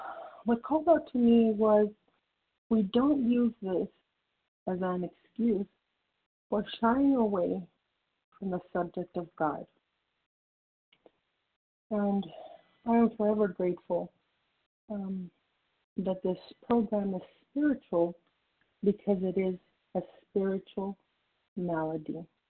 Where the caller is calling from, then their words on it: California, United States; I'm calling from California.